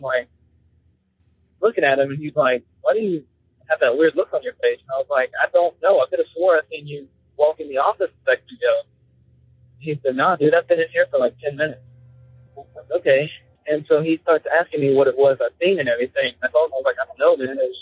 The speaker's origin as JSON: {"language": "English", "region": "Alabama", "country": "United States", "said": "I'm from Alabama."}